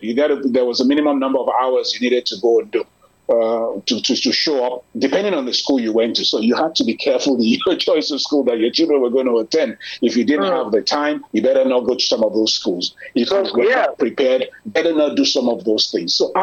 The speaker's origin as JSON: {"language": "English", "country": "Nigeria", "said": "They called us impacts, and the other ones were expatriates, but I went as a Nigerian expatriate, so we made sure that was clarified."}